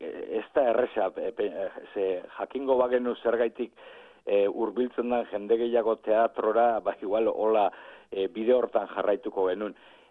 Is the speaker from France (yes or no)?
no; Basque Country, Spain; Euskalduna gara eta hortan ari gara.